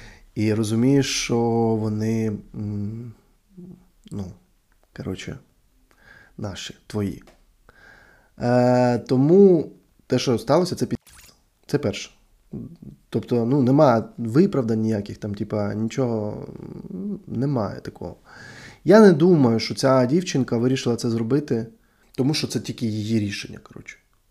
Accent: Donetsk, Donetsk Oblast, Ukraine; Коротше, я сам з Донецьку. І в 14-му році, десь з квітня місяця, по моєму місту, по центру мого міста, почали ходити люди в військовій формі.

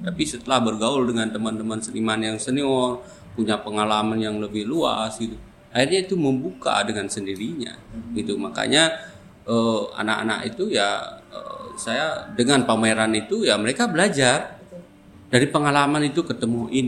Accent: Bali, Indonesia; karena saya memang dari Bali jadi kan tahu ya gitu.

